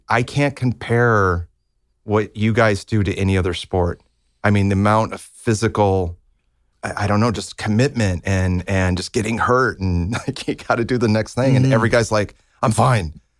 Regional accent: Libertyville, Illinois, United States; Yeah, I grew up in Libertyville, which is about 30, 40 minutes north of Chicago.

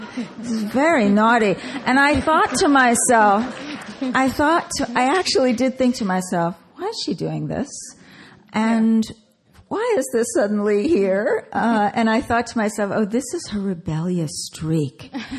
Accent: New York, United States; And I grew up in New York, and my grandfather was a Jew, so I know about that.

